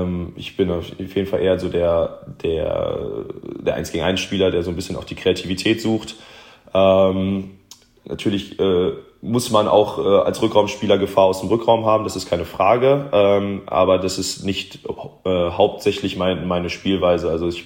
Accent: Wermelskirchen, North Rhine-Westphalia, Germany; born there; als gebürtiger Wermelskirchner, also das Bergische Land ist mir nicht ganz fremd

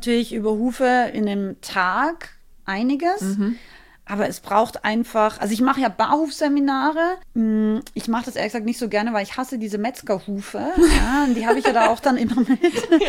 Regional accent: Austria; ich bin aus Österreich, ich bin ein relativ direkter Mensch.

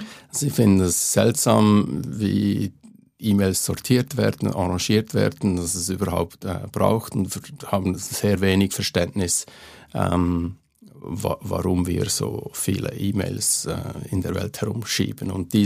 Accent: Grenchen, Solothurn, Switzerland; Wir hatten bei uns in Grenchen, wo ich aufgewachsen bin, Entlassungen innerhalb kürzer Zeit

